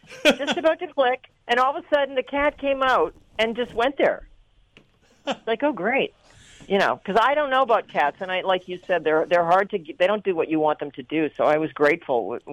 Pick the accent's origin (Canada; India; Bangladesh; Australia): Canada; Winnipeg, Manitoba; a friend that lives in Winnipeg, which is my hometown.